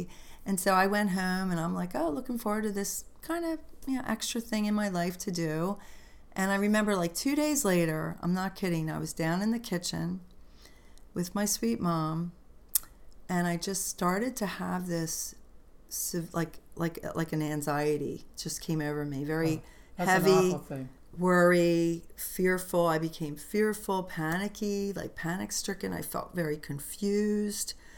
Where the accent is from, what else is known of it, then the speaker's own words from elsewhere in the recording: United States; I mean, I'm American, so I know, right?